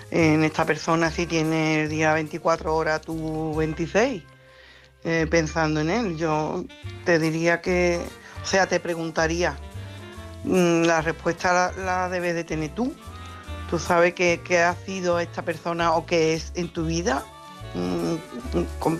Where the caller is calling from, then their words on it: Coria, Extremadura, Spain; de Coria.